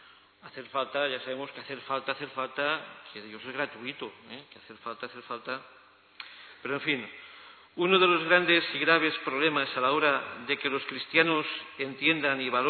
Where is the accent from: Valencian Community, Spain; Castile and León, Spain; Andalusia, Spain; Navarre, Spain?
Valencian Community, Spain; Valencia; Miren, yo vengo de Valencia, saludo a los paisanos que hay por ahí